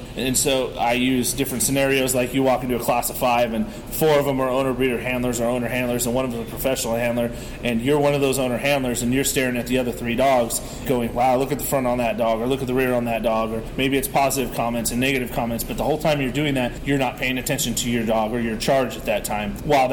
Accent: California, United States; Growing up in California, always looked up to California dog handlers.

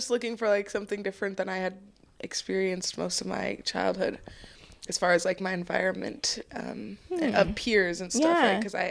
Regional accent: Denver, Colorado, United States; Well, I'm born and raised in Denver, Colorado. My dad is from Colorado. He is my white half.

